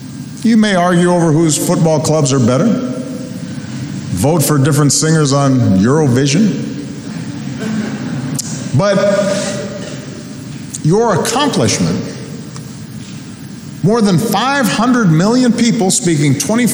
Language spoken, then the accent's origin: English; United States; And as an American, we're famously disdainful of government.